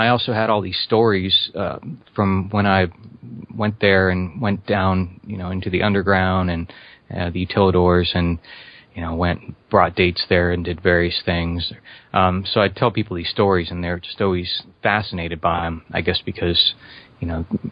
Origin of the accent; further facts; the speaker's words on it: Florida, United States; And so I was born and raised in Florida, so I just went to Disney all the time.